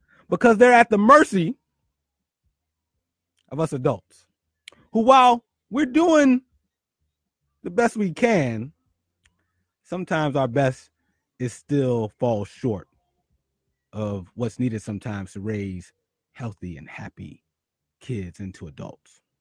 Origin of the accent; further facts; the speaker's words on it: Philadelphia, Pennsylvania, United States; being as though I grew up in Philly and went to Philly public school.